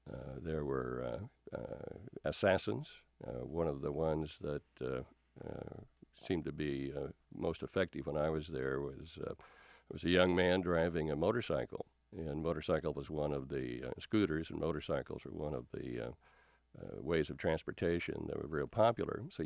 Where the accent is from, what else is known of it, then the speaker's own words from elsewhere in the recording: Marshalltown, Iowa, United States; I got a letter from the draft board in my hometown of Marshalltown